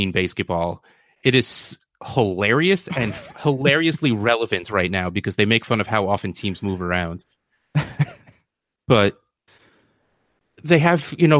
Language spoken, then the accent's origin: English; New Jersey, United States; You realize I'm from Jersey, right?